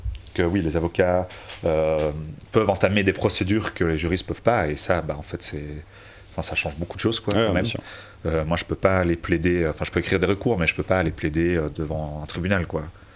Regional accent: Belgium; now in France; Ça me permet d'être en France actuellement, parce que je suis pas français, je viens de Belgique.

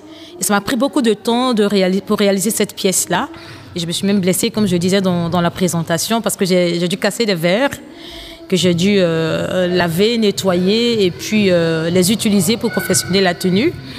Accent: Côte d’Ivoire; now in Belgium

